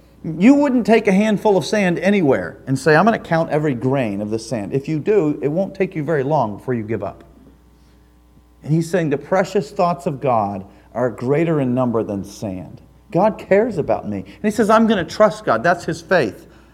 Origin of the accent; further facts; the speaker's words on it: Midwest, United States; I grew up in the Midwest, and we had some sand, but I did not know.